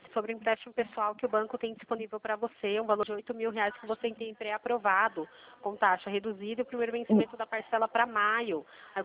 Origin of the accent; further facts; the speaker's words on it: Limeira, São Paulo, Brazil; Limeira, interior de São Paulo.